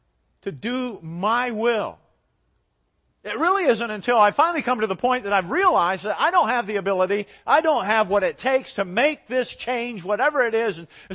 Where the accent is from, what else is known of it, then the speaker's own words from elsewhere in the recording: United States; because I'm an American. And as an American, I am absolutely thoroughly infected with materialism.